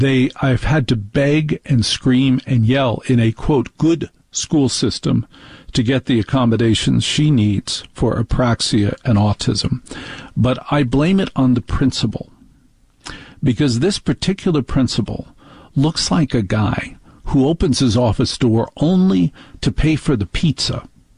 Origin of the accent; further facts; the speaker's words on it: New Jersey, United States; Because I know how to talk, and because I'm from Jersey and can get angry, I am afraid of what to do.